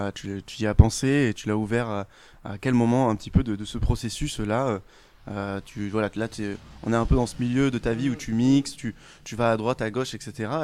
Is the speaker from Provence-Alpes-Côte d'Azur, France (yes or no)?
yes; Manosque, Provence-Alpes-Côte d'Azur, France; moi c'est pareil, j'ai grandi plus dans la Provence, vers Manosque, etc.